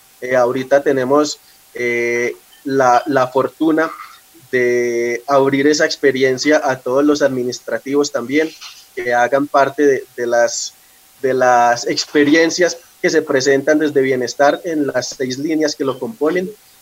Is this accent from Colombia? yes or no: yes; Medellín, Antioquia, Colombia; accent: paisa; No, no, yo soy paisa, yo soy de la ciudad de Medellín.